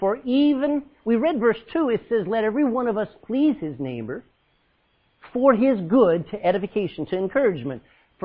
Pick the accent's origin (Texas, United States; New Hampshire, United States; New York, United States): Texas, United States; moved away as an adult; now in Ireland; I says, no, I'm from Texas. I've been here 19 years, raised 5 kids, and I love Ireland.